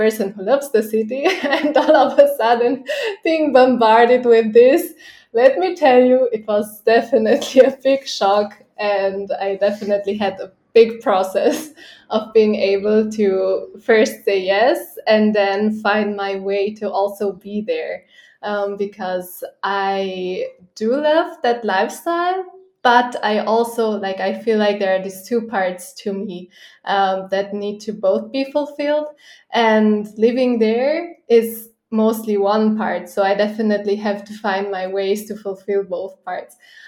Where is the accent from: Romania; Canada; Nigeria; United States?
Romania; growing up in Romania, it's like, yeah, it's a whole kind of story. But like I grew up with my father always telling me, like, you have to go out of Romania